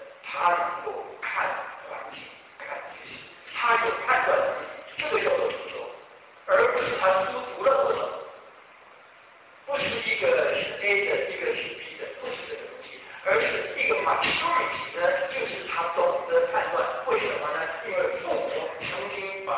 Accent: China; 这个也是我们中国人最喜欢的。

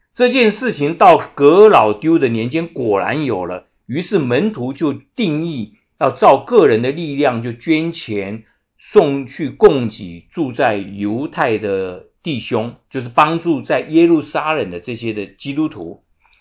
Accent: China; 我们中国人常常动不动就先看别人的缺点，往往都说了一些很负面的话，这是我们中国人的一个潜在的毛病。美国人就比在这点就比较好

